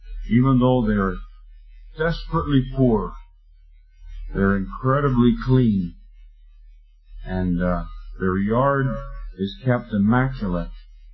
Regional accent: Venezuela; Harry and I grew up together in Venezuela

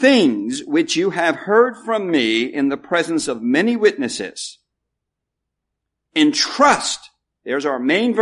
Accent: New Jersey, United States; can speak pure New Jerseyan and no silly person will come up to me after and say, well, where are you really from? I can just be myself.

